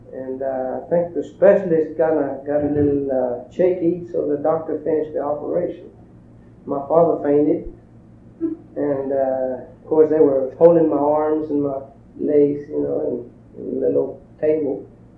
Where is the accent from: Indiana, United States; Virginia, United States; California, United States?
California, United States; Bishop; born there; I was born in Bishop in August 31st, 1929. That was when the Depression was really hitting in the Bishop area.